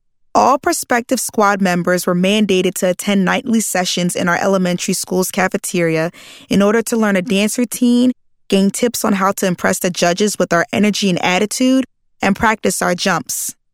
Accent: New Jersey, United States; I grew up in Atlantic County, New Jersey, just 20 minutes from Atlantic City

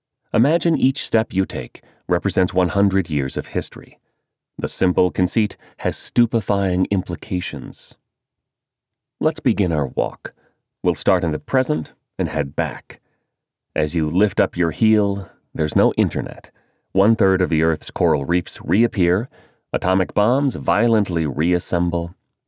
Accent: Boston, Massachusetts, United States; I'm from Boston.

